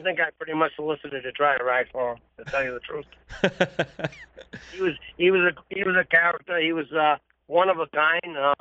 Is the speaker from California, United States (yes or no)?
no; Rhode Island, United States; Well, it's funny. My father owned a couple horses, and I had a couple ponies, and I used